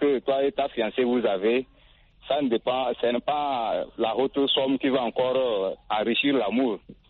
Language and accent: French; Togo; Oui, ça, chez moi au Togo, on peut dépenser sur un mariage 5 millions pour un seul mariage